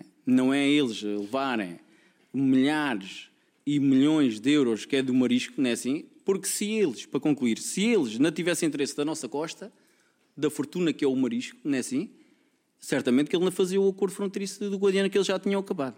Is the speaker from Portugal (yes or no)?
yes; Monte Gordo, Faro, Portugal; eu, como sou de Monte Gordo e tenho que defender os pescadores e mariscadores